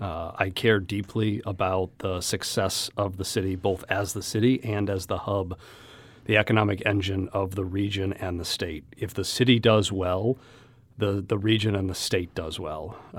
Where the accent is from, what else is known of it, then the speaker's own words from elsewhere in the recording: St. Louis, Missouri, United States; as soon as I had the opportunity to come back to St. Louis and work for my hometown fire department, I jumped on the chance